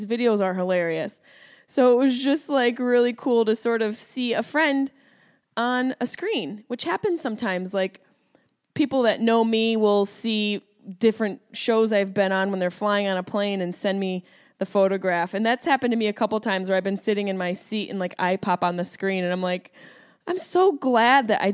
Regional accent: Syracuse, New York, United States; accent: Syracuse; I put on my hat, my sunglasses, my hat, my Syracuse accent came out.

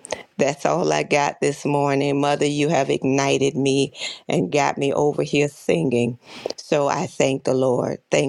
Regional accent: Dallas, Texas, United States; So I'm hailing from Dallas, Texas. I'm glad to be here.

